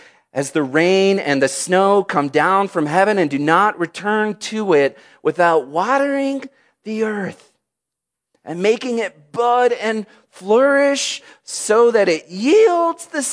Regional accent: Michigan, United States; I grew up in Michigan, and that's okay. I have endured the enduring difficulty of being a Detroit Lions fan.

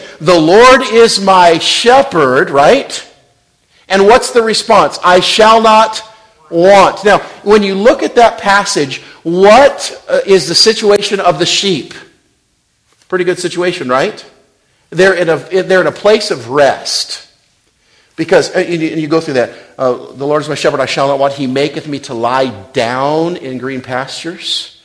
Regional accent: Rock Springs, Wyoming, United States; born there; I was born in Rock Springs, Wyoming in 1976, and I was the first baby born to Grace, in Grace Baptist Church of Rock Springs, Wyoming.

